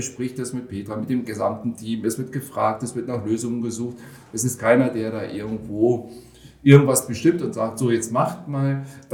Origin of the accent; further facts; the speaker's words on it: Greece; Ich als Grieche